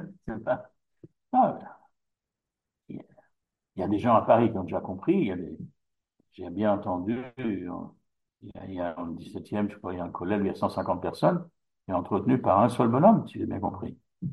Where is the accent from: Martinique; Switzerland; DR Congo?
Switzerland; Geneva; Je me rappelle quand j'étais enfant, à Genève